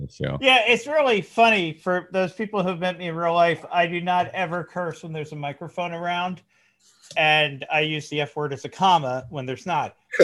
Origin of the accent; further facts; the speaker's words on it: New Jersey, United States; I'm from New Jersey. See what I did there?